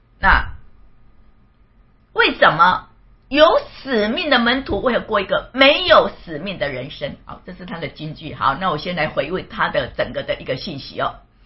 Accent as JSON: {"language": "Chinese", "town": "Kaohsiung", "country": "Taiwan", "said": "他是高雄人，我也是高雄人。"}